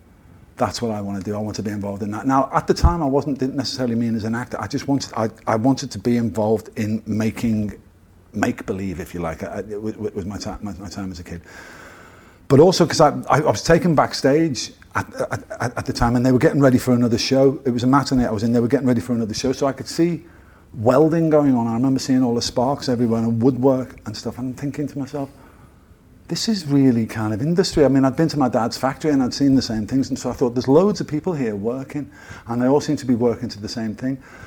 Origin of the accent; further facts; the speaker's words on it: Liverpool, North West England, United Kingdom; Everyone in the world knew where my hometown was because of … And I like to think because of Shankly and the football team as well. But what it did in Liverpool